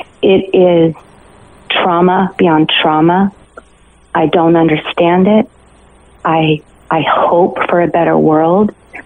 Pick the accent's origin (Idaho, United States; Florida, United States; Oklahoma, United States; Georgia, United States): Idaho, United States; I grew up in Idaho. I know about guns.